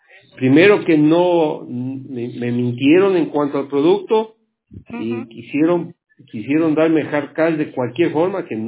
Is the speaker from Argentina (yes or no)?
no; Ecuador; yo soy ecuatoriano